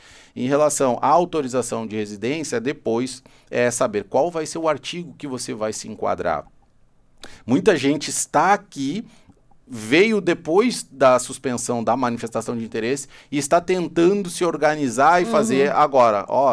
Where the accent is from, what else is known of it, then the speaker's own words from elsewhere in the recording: Porto Alegre, Rio Grande do Sul, Brazil; now in Portugal; Eu sou do Sul, né? Até pedi aí as três músicas que remetam às lembranças do meu Rio Grande. Eu sou de Porto Alegre, uma cidade que a imigração foi açoriana.